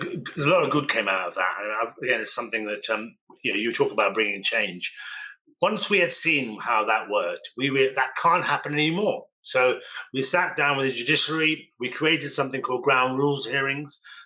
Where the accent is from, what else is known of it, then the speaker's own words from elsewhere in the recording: Birmingham, West Midlands, United Kingdom; born there; I joke about it and say, look, I was born in Birmingham. I don't really want to go back there, you know. I love Birmingham, by the way